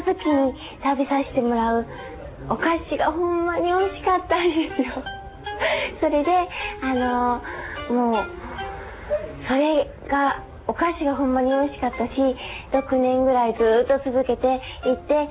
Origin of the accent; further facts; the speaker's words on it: Kyoto, Japan; 私は京都出身なんですけど、